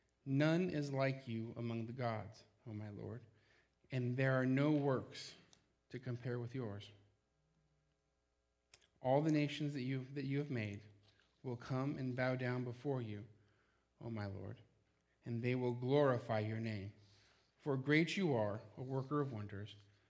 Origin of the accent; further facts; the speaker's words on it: South Tucson, Arizona, United States; you know that I'm from Arizona. That's why I'm always wearing a Diamondbacks hat. In fact, I grew up in South Tucson, Arizona